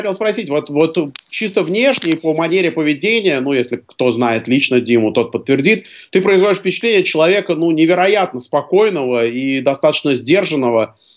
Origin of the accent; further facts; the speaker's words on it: Moscow, Russia; особенно мы, москвичи, мы не в Варшаве, у нас нет проблем с квасом